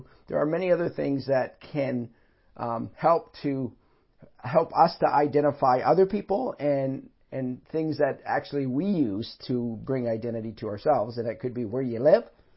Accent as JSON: {"language": "English", "country": "Canada", "tie": "born there", "said": "I was born in Canada. My parents were born in Canada, but my roots come from England and Ireland and Scotland."}